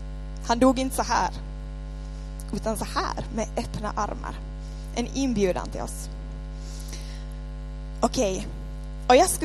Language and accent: Swedish; Kuni, Ostrobothnia, Finland; så måste jag säga att jag är från Kuni. Och grejen är den att jag studerade flera år i Vasa. Och så blev det röstning här nyligen. Och så märkte jag att, ups, jag är fortfarande skriven i Korsholm.